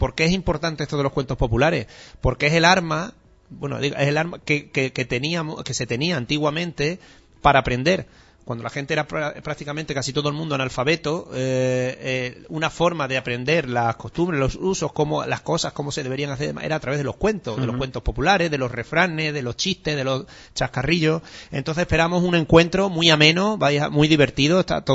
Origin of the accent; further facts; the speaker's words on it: Extremadura, Spain; se extrae mucho de las raíces de lo que somos extremeños, de las tradiciones